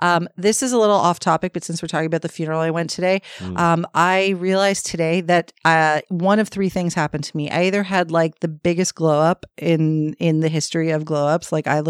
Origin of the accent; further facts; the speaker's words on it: Ontario, Canada; born there; I should say, my father's a newfie. I was born here in Ontario.